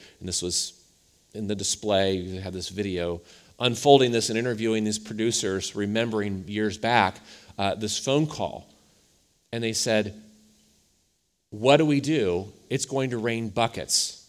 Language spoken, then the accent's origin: English; Cleveland, Ohio, United States; many of you know that I'm from Cleveland